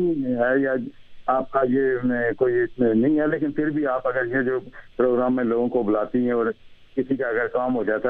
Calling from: Rawalakot, Azad Kashmir, Pakistan; راولا کوٹ سے, آزاد کشمیر سے.

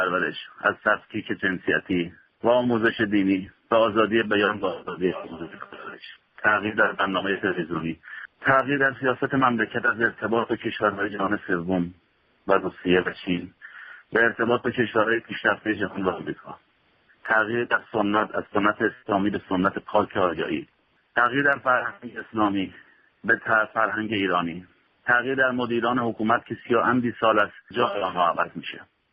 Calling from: Kashan, Isfahan, Iran; از کاشان تماس میگیرم. من به عنوان یک ایرانی

